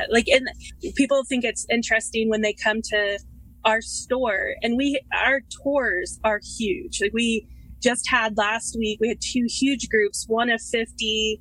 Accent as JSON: {"language": "English", "region": "Ohio", "country": "United States", "said": "Well, I'm from Ohio."}